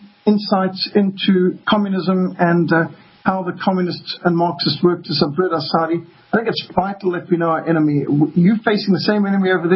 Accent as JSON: {"language": "English", "country": "Zimbabwe", "tie": "born or raised there", "said": "I was brought up in Rhodesia in the war and served in the South African Army"}